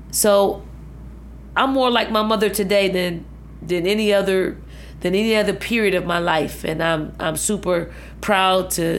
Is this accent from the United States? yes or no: yes; Philadelphia, Pennsylvania, United States; I mean, I'm from Philly. I'm from North Philly.